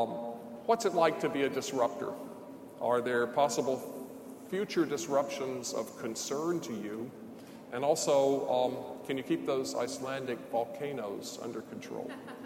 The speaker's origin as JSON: {"language": "English", "country": "United States", "said": "We've certainly had in my home country enough of those with horrible hurricanes in Texas and Florida."}